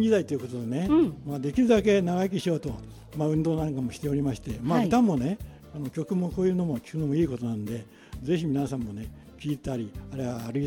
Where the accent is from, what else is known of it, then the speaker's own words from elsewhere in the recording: Kimitsu, Chiba, Japan; also born or lived in Ibaraki; 生まれはちょっとね茨城県だったんですけどね、はい、もうほとんどこちらに来てました。